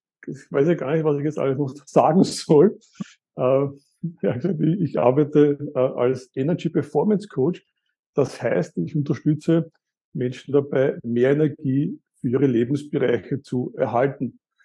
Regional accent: Eastern Austria, Austria; Ich komme aus Österreich, aus Ostösterreich. Ich bin in Ostösterreich aufgewachsen.

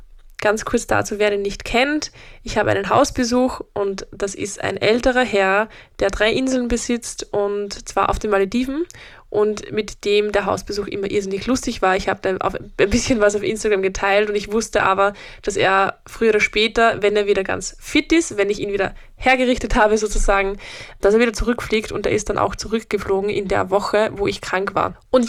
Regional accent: Upper Austria, Austria; ich komme ja aus Oberösterreich, das ist ein Bundesland in Österreich, und habe dort meine ganze Familie

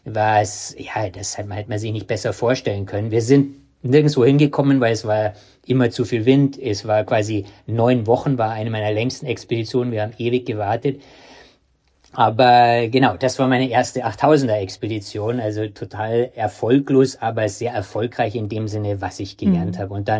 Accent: Munich, Bavaria, Germany; Und dann bin ich in München aufgewachsen

